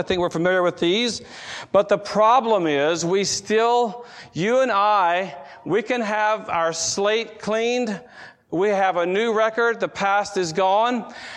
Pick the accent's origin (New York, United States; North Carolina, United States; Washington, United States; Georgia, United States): North Carolina, United States; I would like to say, we live in the South. We're from North Carolina. In North Carolina, we're in the Bible Belt.